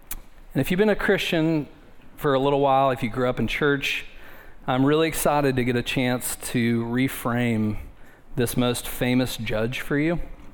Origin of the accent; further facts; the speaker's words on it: Northern US, United States; now in Nashville, United States; I grew up in the North, and then I married a Nashville girl, and her mother makes cheese grits. We don't have grits in the North.